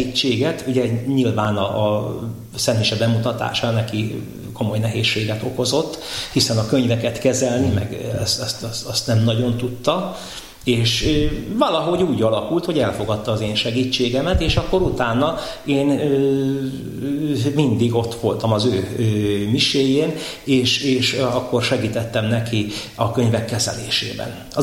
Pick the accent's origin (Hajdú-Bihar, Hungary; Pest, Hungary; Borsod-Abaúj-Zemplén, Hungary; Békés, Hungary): Pest, Hungary; Törökbálint; Török Bálint, onnan én származom